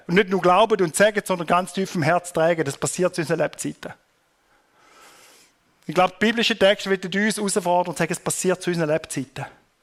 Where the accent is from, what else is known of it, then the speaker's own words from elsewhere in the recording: Thurgau, Switzerland; Ich bin selber auf dem Bauernhof aufgewachsen. Wir hatten Milch- und Obstwirtschaft im Thurgau draussen.